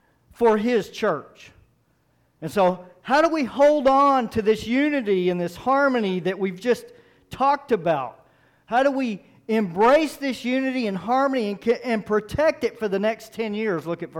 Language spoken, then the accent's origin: English; Texas, United States; Nobody's going to tell me what to do. I'm a Texan. We do what we want to do.